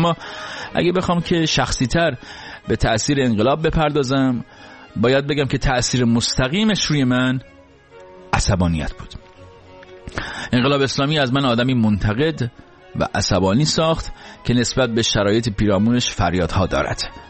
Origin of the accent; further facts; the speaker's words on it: Iran; moved away; در جامعه بزرگ شدم که هیچ حس مشترکی نسبت به حاکمانش نداشتم. در کشوری بزرگ شدم که تعلقی نسبت بهش احساس نمی کردم، به خاطر اینکه من فقط 3 بود که انقلاب شد.